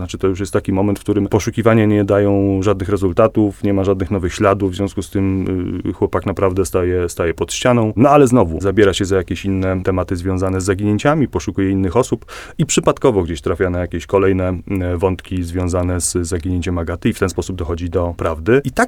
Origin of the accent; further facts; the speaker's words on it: Toruń, Kuyavian-Pomeranian Voivodeship, Poland; also born or lived in Łódź; bo ja faktycznie urodziłem się w Łodzi, ale od dziecięcia niemalże z tym Toruniem jestem związany. Dzisiaj w Toruniu nie mieszkam, mieszkam pod Toruniem